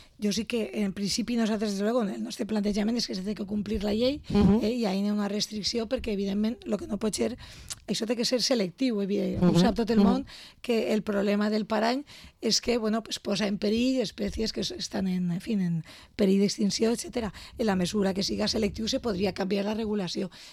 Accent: Valencian Community, Spain; Jo visc a Betxí, soc de la Plana Baixa, visc a Betxí

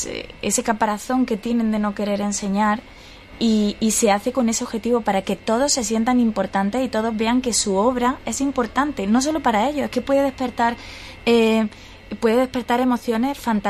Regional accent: Córdoba, Andalusia, Spain; aludo a Córdoba porque soy cordobesa

